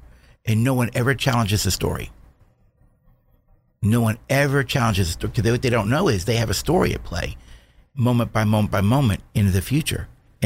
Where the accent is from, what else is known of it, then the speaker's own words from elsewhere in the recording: Miami, Florida, United States; So like when I was born in Miami, 1961, I was living with my dad and my stepmom.